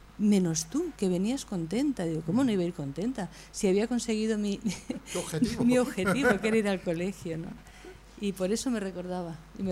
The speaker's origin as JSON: {"language": "Spanish", "town": "Elche", "region": "Valencian Community", "country": "Spain", "tie": "born or raised there", "said": "Elche para mí es mi ciudad, es el lugar que me vio nacer, donde nacieron mis padres, donde nacieron mis abuelos, mis hermanos, donde todavía viven mis primos, mis tíos"}